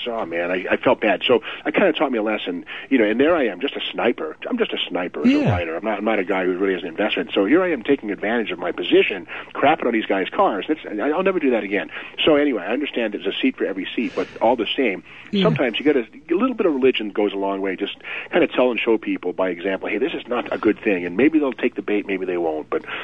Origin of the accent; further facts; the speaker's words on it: Massachusetts, United States; now in California, United States; I was in California from Massachusetts